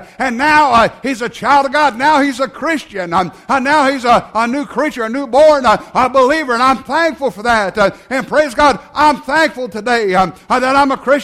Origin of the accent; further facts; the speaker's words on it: United States; born there; I'm grateful that I was born in America and was born an American.